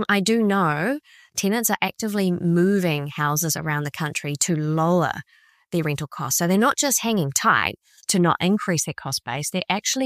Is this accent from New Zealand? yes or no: yes; New Plymouth, Taranaki, New Zealand; I grew up in New Plymouth. I was a full barefooted, run around on the cul-de-sac all afternoon with my neighbors kind of girl.